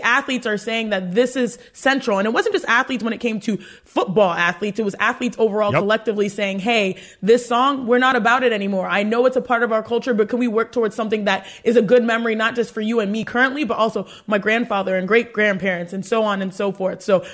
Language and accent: English; Houston, Texas, United States; Your girl, born and raised in Houston, Texas, and one of the few schools that I actually went on official visits to was University of Texas.